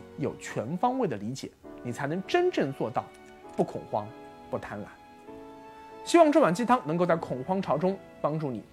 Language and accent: Chinese; China